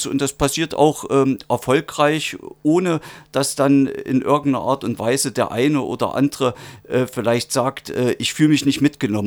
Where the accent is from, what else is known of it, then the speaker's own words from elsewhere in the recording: Saalfeld, Thuringia, Germany; Ich komme ja aus Saalfeld.